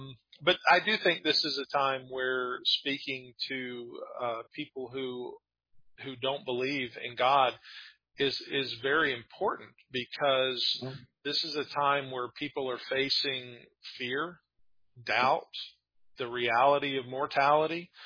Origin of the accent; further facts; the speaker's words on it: Callahan, Florida, United States; Well, I was born in Jacksonville, and I've never Callahan is right outside of Jacksonville, is where I grew up.